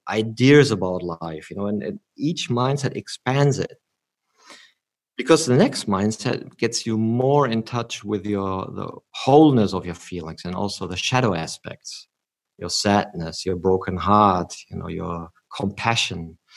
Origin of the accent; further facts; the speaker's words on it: Germany; English is a second language; I'm from Germany